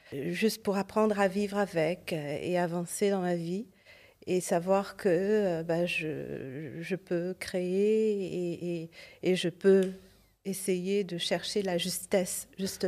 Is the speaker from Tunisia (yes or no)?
no; Mauritius; C'était à Maurice pendant longtemps, mon pays natal où je suis née et j'ai grandi.